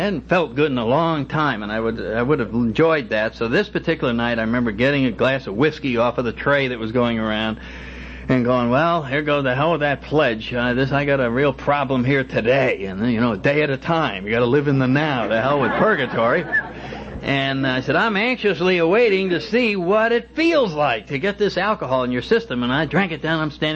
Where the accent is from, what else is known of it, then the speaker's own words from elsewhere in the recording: New Haven, Connecticut, United States; I was one of the townies, that was my hometown, and I worked as a steeplejack on the Yale buildings.